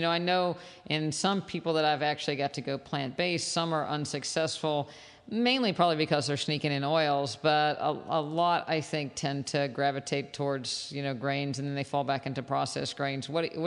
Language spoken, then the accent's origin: English; West Virginia, United States; Luckily for me, I'm originally from West Virginia, and when I went to medical school in 1987